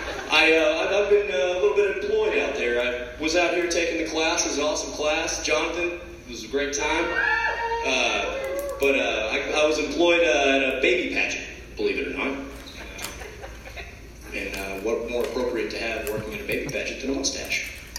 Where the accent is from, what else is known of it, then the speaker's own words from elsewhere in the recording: Lubbock, Texas, United States; I'm from Texas. Which is Lubbock. No one knows where that is.